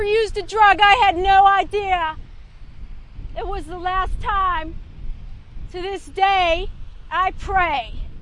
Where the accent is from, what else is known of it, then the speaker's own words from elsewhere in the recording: Pittsburgh, Pennsylvania, United States; I was born and raised in Pittsburgh.